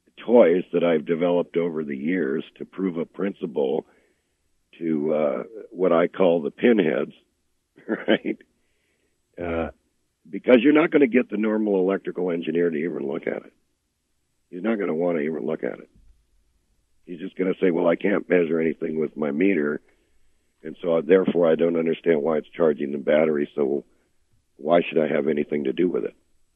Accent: United States; It's, after all, I'm an American.

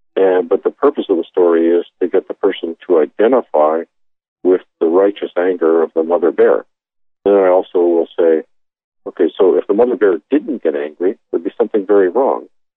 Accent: Canada; now in United States; But I grew up in Canada where there's just not all these automatic weapons and handguns everywhere.

